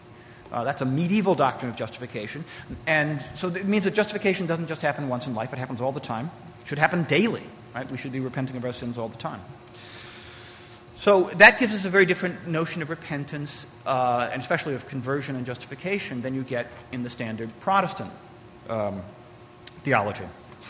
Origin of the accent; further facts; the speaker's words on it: Hershey, Pennsylvania, United States; this is a discovery I made in my hometown, Hershey, Pennsylvania.